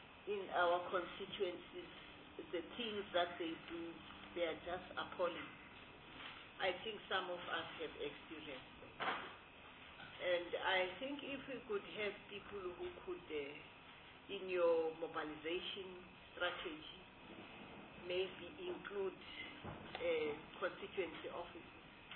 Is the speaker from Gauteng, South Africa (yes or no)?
yes; Gauteng, South Africa; I'm just bothered because I come from Gauteng.